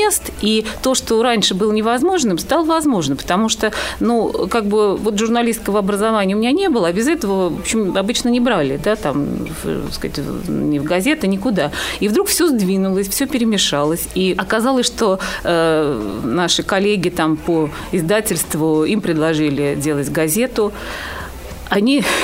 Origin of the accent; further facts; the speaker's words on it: Moscow, Russia; где я москвичка, родилась в Москве.